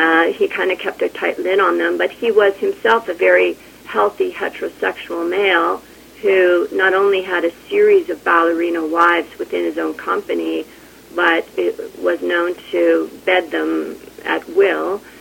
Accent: Toronto, Ontario, Canada; it's in my hometown of Toronto.

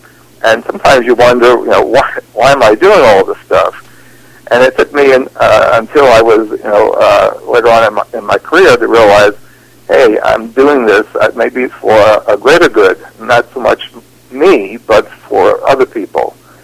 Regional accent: New York City, New York, United States; I grew up in New York City, and you know, I wanted to be a musician by the age 6.

